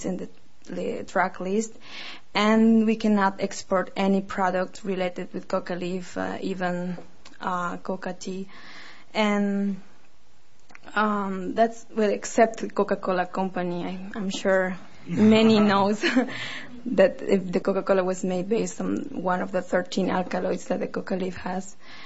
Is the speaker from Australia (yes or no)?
no; Bolivia; English is a second language; I come from Bolivia.